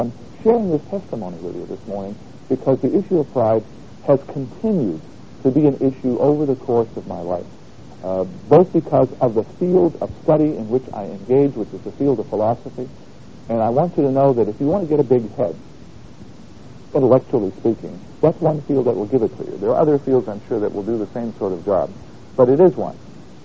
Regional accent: Boston, Massachusetts, United States; I remember growing up in a what I would call the Sons area of the city of Boston, where I grew up, my hometown.

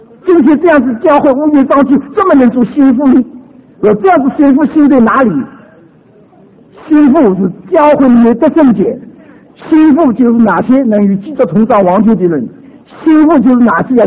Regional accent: China; 我们中国人说民以食为天

